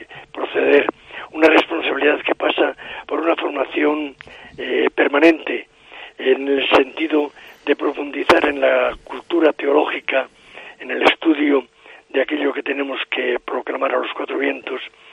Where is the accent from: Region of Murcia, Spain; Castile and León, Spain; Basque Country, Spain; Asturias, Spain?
Castile and León, Spain; Cistierna; yo pues nací en Cisterna, de un padre que trabajaba en Ullieres de Sabero, que estuve en contacto durante mi infancia, adolescencia y demás con el sector de la minería